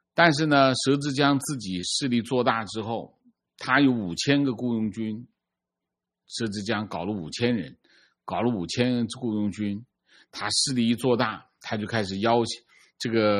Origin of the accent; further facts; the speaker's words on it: Sichuan, China; 我是四川的，相隔5年。去年回老家快认不出来了